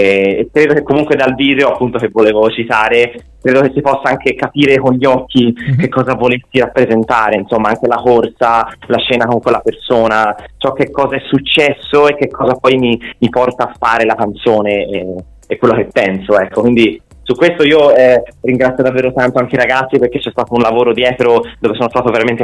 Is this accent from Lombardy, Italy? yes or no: no; Florence, Tuscany, Italy; perché io sono di Firenze